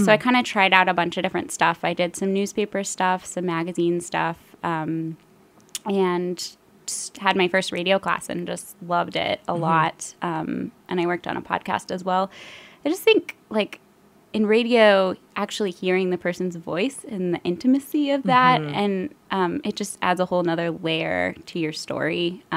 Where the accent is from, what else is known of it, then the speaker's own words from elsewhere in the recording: Missouri, United States; moved away as an adult; now in Sitka, United States; Yeah, I grew up in Missouri, actually, in a small town, smaller than Sitka, south of St. Louis, and left there for college when I was 17.